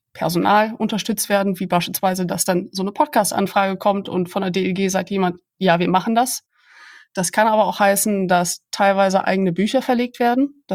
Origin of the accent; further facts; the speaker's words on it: Aachen, North Rhine-Westphalia, Germany; moved away as an adult; also born or lived in Netherlands; Ich bin Öschermätsche, also ich komme aus Aachen, bin also durch und durch Rheinländerin. Dann hat es mich für mein Studium aber erstmal in die Niederlande verschlagen. Das heißt, ich war 5 Jahre in Maastricht und Leiden.